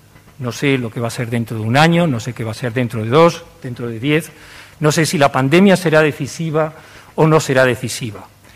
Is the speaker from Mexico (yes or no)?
no; Spain; Nosotros sabemos bien, como españoles, cuál es el sentido y cuál es el mapa de condiciones económicas que hizo que nuestros abuelos salieran al extranjero y hoy veamos a personas venir.